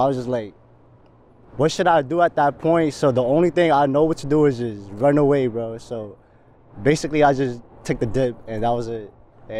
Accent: New York City, New York, United States; So, you know, as a New Yorker, you know, you go to the train, you don't really pay for the Metro card.

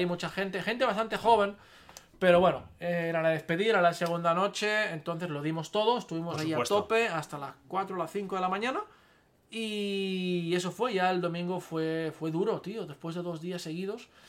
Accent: Barcelona, Catalonia, Spain; si yo, que soy de Barcelona, catalán, les digo que Madrid está bien

